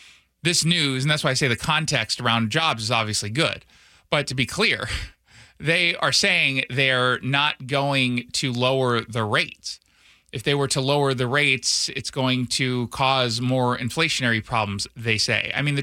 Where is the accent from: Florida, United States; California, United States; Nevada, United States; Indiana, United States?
California, United States; also born or lived in Los Angeles / Northridge; I know what I'm from California. I lived in Northridge I lived in LA for the Northridge earthquake. I ended up moving to Northridge